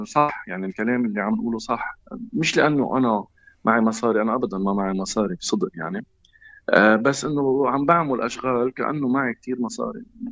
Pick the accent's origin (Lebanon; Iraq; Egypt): Lebanon